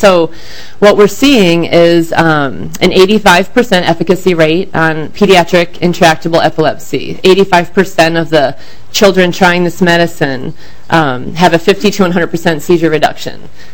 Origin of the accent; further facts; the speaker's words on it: Colorado, United States; I'm here from Colorado. I'm a mother.